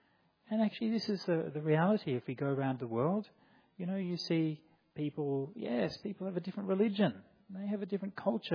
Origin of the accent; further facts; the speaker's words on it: Perth, Western Australia, Australia; come from an Asian background. Now, probably you won't remember this, most of you, but I grew up in Perth in the 1980s